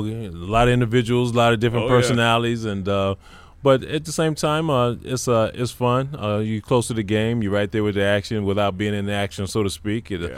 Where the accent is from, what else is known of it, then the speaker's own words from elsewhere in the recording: Los Angeles, California, United States; Okay, well, I'm from Los Angeles, California. Grew up in L.A.